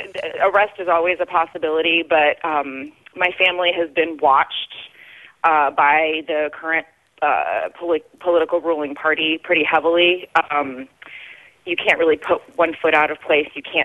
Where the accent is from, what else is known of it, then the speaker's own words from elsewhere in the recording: Turkey; now in United States; I've been in the United States for 15 or so years. I'm half American. I'm sure you can tell.